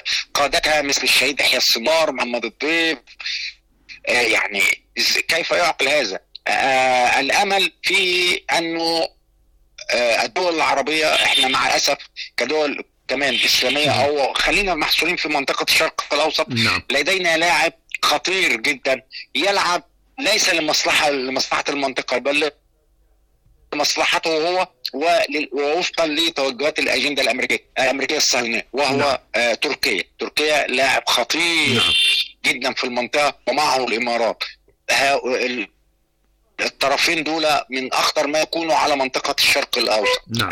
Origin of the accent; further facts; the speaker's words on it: Egypt; أنا بقولش ده دفاعا عن مصر عشان أنا قاعد في مصر وإن أنا